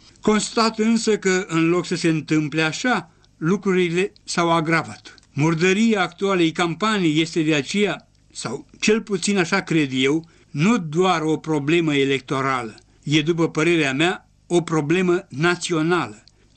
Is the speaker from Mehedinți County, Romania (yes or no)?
no; Lisa, Brașov County, Romania; În orice caz, țin minte perfect că aproape întreg satul meu a votat cu ochiul. Nu fiindcă toți țăranii din Lisa erau țărăniști sau simpatizanți țărăniști